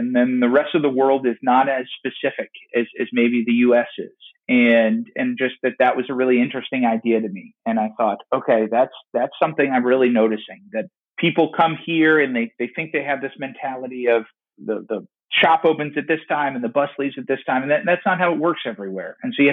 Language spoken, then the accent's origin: English; Baltimore, Maryland, United States; But it's also like, you know, I'm from Baltimore. Baltimore can be really dangerous, too.